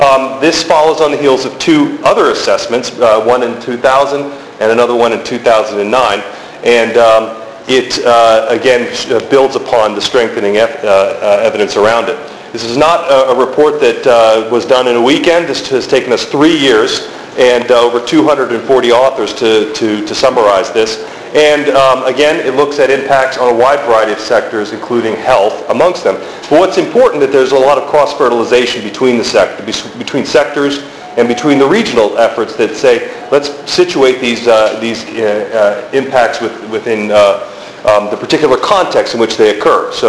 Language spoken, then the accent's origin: English; Florida, United States; And since I'm from Florida, we get real concerned about this last one